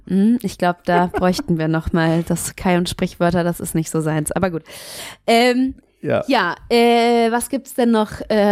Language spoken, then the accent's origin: German; Königswinter, North Rhine-Westphalia, Germany; Ich komme ursprünglich aus dem Siebengebirge. Das Siebengebirge ist so Speckgürtel Köln-Bonn oder eher Bonn eigentlich, Speckgürtel Bonn. Da, wo die ganzen Telekom- und Postmenschen leben, könnte man fast sagen. Also Königswinter, genau.